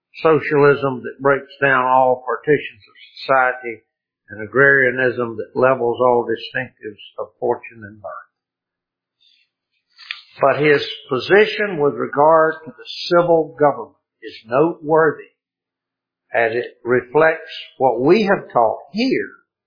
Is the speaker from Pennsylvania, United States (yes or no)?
no; Abbeville, South Carolina, United States; Of course, his office was on the square in my hometown, Abbeville. He practiced law within, I don't know, mile and a half, 2 miles of my home